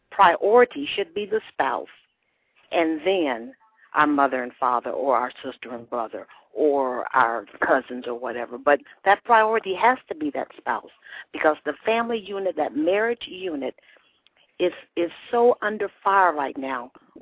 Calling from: Marietta, Georgia, United States; I'm calling from Marietta, Georgia.

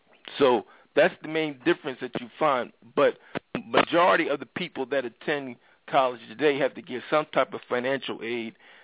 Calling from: Pennsylvania, United States; No, I'm calling from Pennsylvania.

